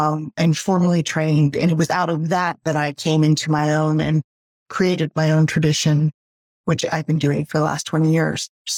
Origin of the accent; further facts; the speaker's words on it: San Francisco, California, United States; And I was very lucky because I was growing up in San Francisco, California. So I had a lot of cultures around me